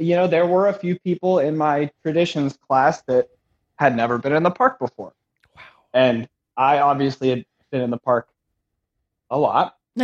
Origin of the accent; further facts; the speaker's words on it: California, United States; born there; I was born in Southern California.